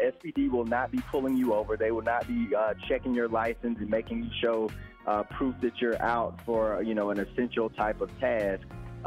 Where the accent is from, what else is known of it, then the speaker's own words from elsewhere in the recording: Cedar Grove, United States; growing up in Cedar Grove and living on that poverty line, I obviously have some personal experience